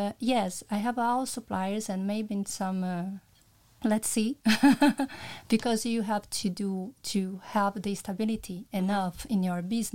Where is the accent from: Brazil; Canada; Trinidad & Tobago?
Brazil; English is a second language; now in Luxembourg; I came from Brazil